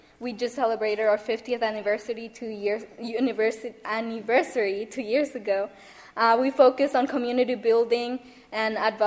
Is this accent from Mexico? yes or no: yes; Mexico; moved away; I am an immigrant. I immigrated from Mexico in 2006, and I am a first-generation student.